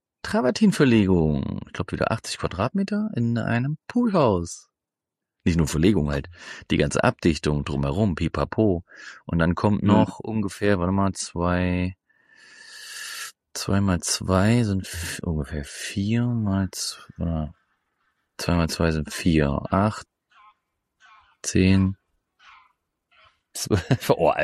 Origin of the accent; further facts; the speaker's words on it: Lürschau, Schleswig-Holstein, Germany; Ja, ich komme aus Lürschau.